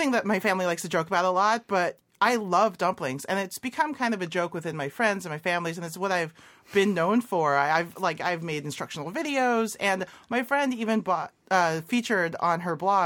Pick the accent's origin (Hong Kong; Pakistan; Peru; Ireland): Hong Kong; now in United States; My mom, whenever I grew up in Hong Kong, and when I moved to the U.S., she would come and visit.